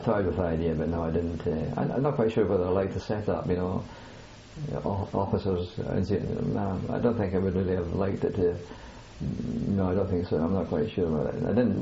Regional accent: Scotland, United Kingdom; as a boy, I had a very perhaps a very narrow life in Scotland. I never been outside of Scotland until the war started

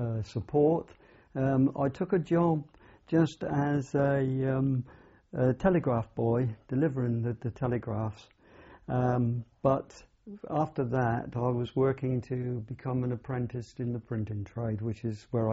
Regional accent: Bristol, South West England, United Kingdom; born there; I was born in Bristol, in the Bedminster area of Bristol.

